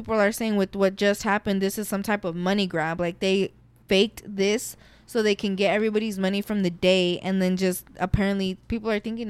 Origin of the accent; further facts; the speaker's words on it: Las Vegas, Nevada, United States; Because, like, when you're born and raised in Vegas, the only thing you can do is pull up to Circus with your friends for the day.